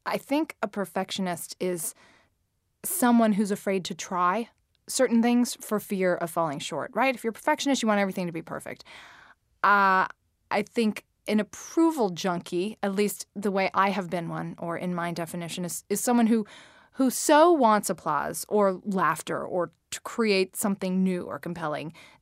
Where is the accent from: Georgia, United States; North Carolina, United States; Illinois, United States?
Georgia, United States; Atlanta; I grew up in Atlanta in the 80s, and I went to a wonderful public high school called North Springs High School.